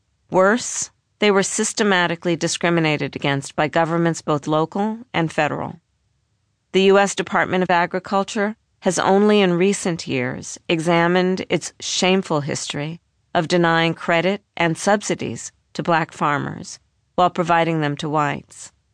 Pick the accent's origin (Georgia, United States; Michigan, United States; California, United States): California, United States; Los Angeles; The Los Angeles Times, my hometown newspaper, published its electoral endorsements.